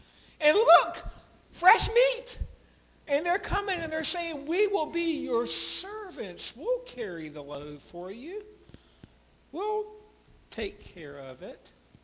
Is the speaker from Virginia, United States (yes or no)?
yes; Lynchburg, Virginia, United States; I grew up in Lynchburg, and so that's a little further away.